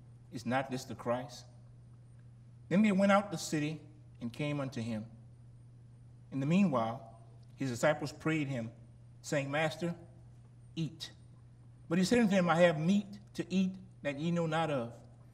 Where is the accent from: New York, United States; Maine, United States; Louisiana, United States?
Louisiana, United States; Gramercy; I grew up in Gramercy where they had a few wells there, and my mom used to have to go get her own water from the well, bring a bucket there, her and her sisters.